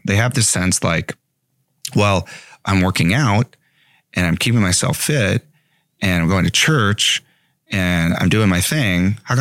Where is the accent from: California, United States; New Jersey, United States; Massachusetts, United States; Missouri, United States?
California, United States; Los Angeles; but the way I did it, I'm from East LA.